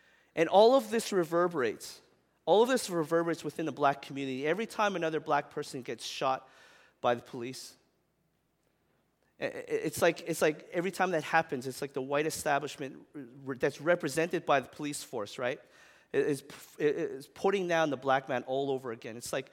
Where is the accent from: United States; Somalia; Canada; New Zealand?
Canada; Regina, Saskatchewan; growing up in Regina, Saskatchewan